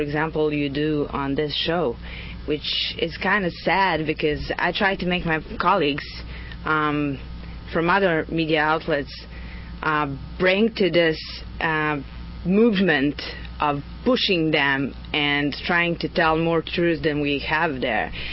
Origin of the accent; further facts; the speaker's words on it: Banja Luka, Republika Srpska, Bosnia & Herzegovina; English is a second language; and I come from Banja Luka.